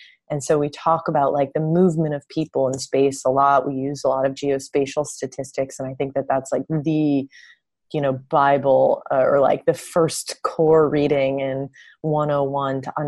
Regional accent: Canada; I grew up in a rock and roll household, and I'm Canadian.

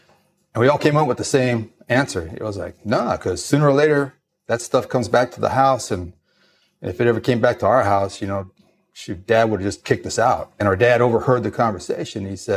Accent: Los Angeles, California, United States; I grew up in East LA. I lived up in the City Terrace area, and it was considered kind of rough

